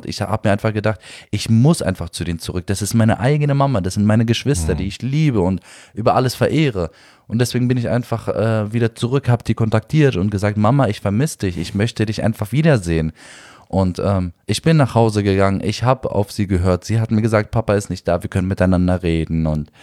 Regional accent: Berlin, Germany; Neukölln, wo ich aufgewachsen bin

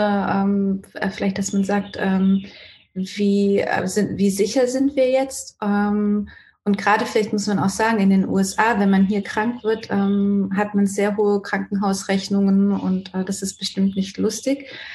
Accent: Renningen, Baden-Württemberg, Germany; habe von klein auf Basketball gespielt im TSV Malmsheim. Ich komme ja aus Renning/Malmsheim.

